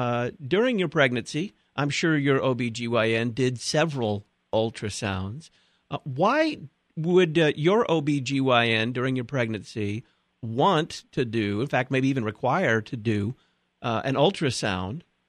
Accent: Illinois, United States; My home state of Illinois permits this kind of thing.

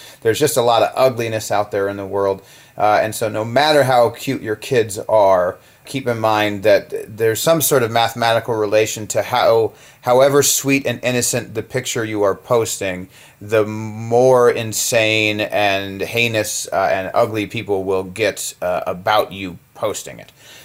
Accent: Indianapolis, Indiana, United States; So I'm from Indianapolis, which is just a beautiful, wonderful, fantastic Midwestern city.

